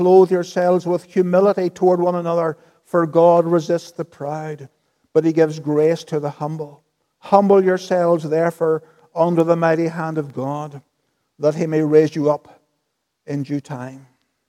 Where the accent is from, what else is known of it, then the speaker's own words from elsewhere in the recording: Northern Ireland, United Kingdom; sometimes I think that we here in Northern Ireland can be very like Israel. Who are we here this evening? We're Northern Irish Protestants.